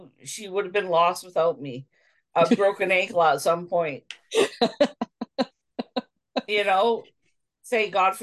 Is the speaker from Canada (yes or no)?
yes; Canada; So for our listeners, we're Canadian, we're all Canadian.